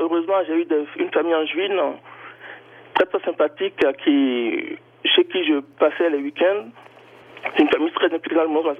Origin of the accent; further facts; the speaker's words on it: Cotonou, Littoral, Benin; born there; Né à Cotonou, c'est la plus grande ville du Bénin, mais c'est pas la capitale.